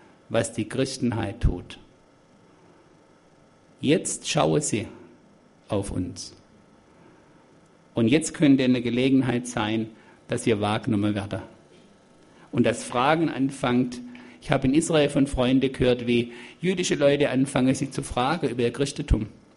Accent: Germany; ich denke, wir als Deutsche, die wir das Volk waren

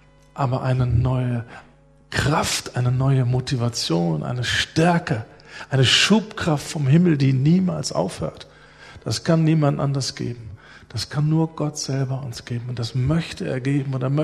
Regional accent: Berlin, Germany; Aber ich komme aus Berlin und unsere höchsten Berge sind Schuttberge, die wir haben da.

